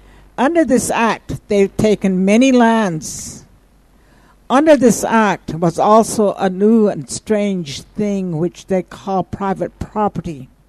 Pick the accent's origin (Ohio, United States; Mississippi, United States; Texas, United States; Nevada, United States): Nevada, United States; I'm a Western Shoshone. I'm from the Western Shoshone Nation in the Great Basin state of Nevada.